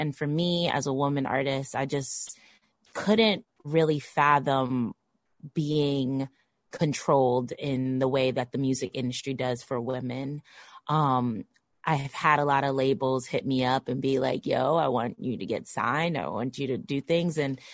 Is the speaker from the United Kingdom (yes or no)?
no; Brooklyn, New York, United States; I'm from Brooklyn, so I've watched … a lot of my career